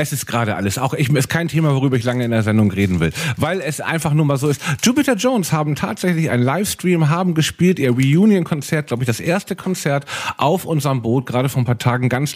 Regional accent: Hamburg, Germany; dass das in Hamburg bleibt. Für mich ist es auch wieder ein Grund, immer wieder in meine Heimatstadt zu kommen.

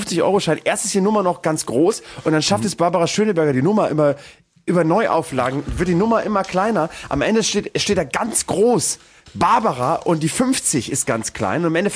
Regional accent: East Germany, Germany; aber man fühlt sich trotzdem als Ostdeutscher repräsentiert.

